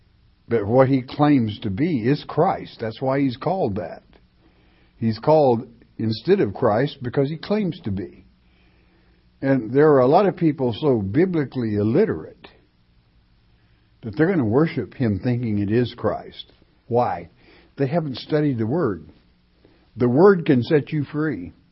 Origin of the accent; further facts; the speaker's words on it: Oklahoma, United States; When I was a young lad and growing up in Oklahoma, you always had a cellar.